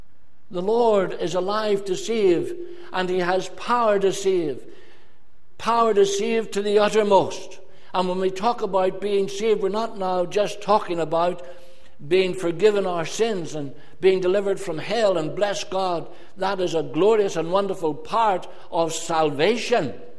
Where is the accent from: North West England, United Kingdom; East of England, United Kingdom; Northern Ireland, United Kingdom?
Northern Ireland, United Kingdom; Lurgan; Now, I'm from Lurgan.